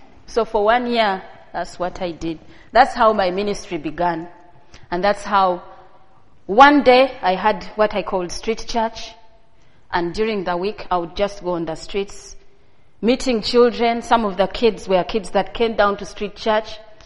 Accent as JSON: {"language": "English", "country": "Uganda", "tie": "born or raised there", "said": "I could have been any of those kids because I grew up in Uganda."}